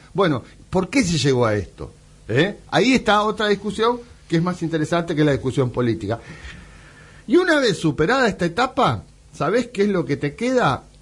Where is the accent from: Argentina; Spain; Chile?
Argentina; somos grandes los argentinos